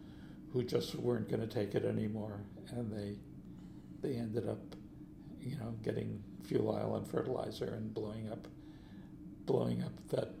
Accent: New York, United States; I went to, I went to high school in New York. I went to the Bronx High School of Science

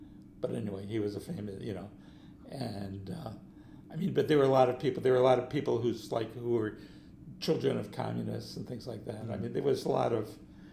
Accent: New York, United States; I went to, I went to high school in New York. I went to the Bronx High School of Science

